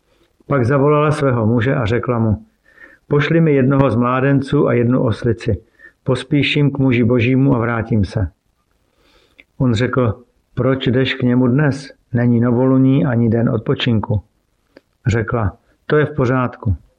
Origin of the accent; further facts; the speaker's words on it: Moravian-Silesian Region, Czechia; Pocházím z Moravskoslezského kraje, kde jsem prožil své mládí. Vyrůstal jsem v křesťanském prostředí